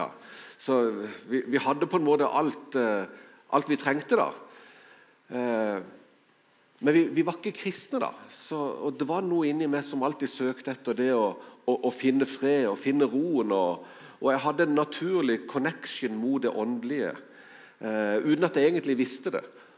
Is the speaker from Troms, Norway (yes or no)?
no; Kristiansand, Agder, Norway; Jeg kommer fra Kristiansand.